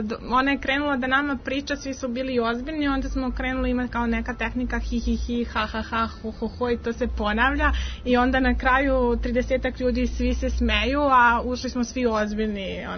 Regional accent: Serbia; mi iz Srbije

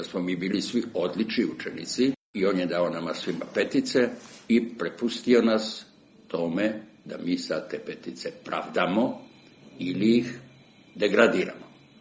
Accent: Crvenka, Vojvodina, Serbia; now in Belgrade, Serbia; Kad sam došao iz Crvenke, gde sam išao u osnovnu školu, došao sam u 10. Beogradsku gimnaziju koja se nalazila gore na Zvezdi u Senjaku

